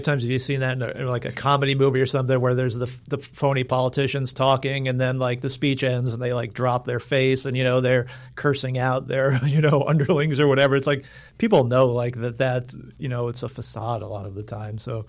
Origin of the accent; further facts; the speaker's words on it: New York, United States; also born or lived in Newburgh, New York; I grew up in Orange County, New York, which was – I was born in Newburgh, and then I went to Cornwall High School.